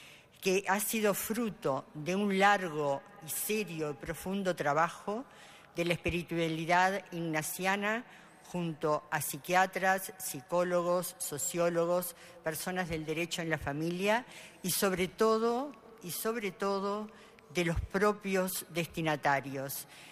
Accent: Uruguay; moved away as an adult; Manuel y yo vinimos desde Uruguay hace 4 años y medio a acompañar una situación de ruptura familiar muy dolorosa.

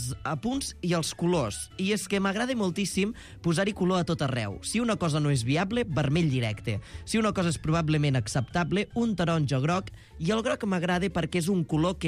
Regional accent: Solsona, Catalonia, Spain; I després, doncs, d'allà me'n vaig al meu poble, Solsona.

